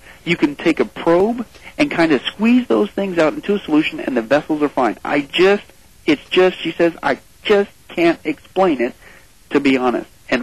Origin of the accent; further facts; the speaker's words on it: Midwest, United States; If you guys ever been on a farm, I grew up in the Midwest